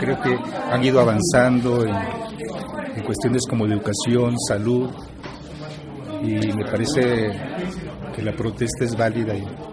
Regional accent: Chiapa de Corzo, Chiapas, Mexico; now in Mexico City, Mexico; escribo poesía, ensayos, relatos. Soy de Chapa de Corzo y vivo en la Ciudad de México.

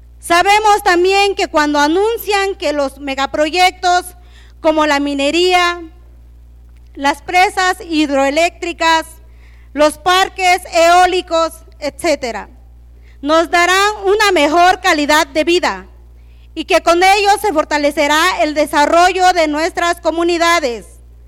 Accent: Santa María Jacatepec, Oaxaca, Mexico; vengo del ejido de Macedonio Alcalá, de municipio de Santa María Jacatepec, Tuxtepec, Oaxaca.

